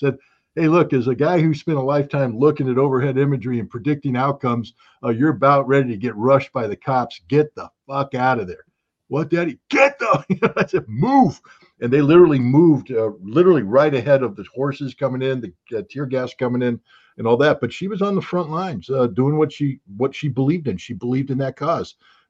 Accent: Germany; growing up in Germany in the 1980s, when you drove through parts of Germany

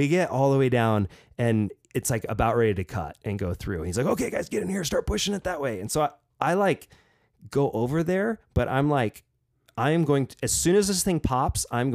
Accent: Oregon, United States; Now, I grew up in Southern Oregon, which was a logging community for years until logging kind of died in Oregon in like the 90s.

